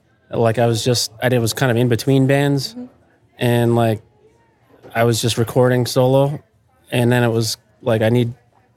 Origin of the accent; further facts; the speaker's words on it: Rhode Island, United States; We're both from Rhode Island.